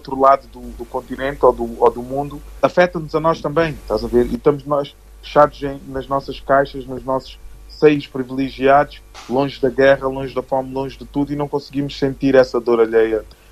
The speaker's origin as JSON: {"language": "Portuguese", "country": "Portugal", "said": "Eu próprio, como português também sou"}